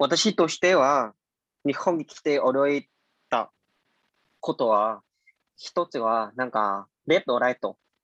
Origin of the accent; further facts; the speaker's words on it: Vietnam; born or raised there; Japanese is a second language; now in Japan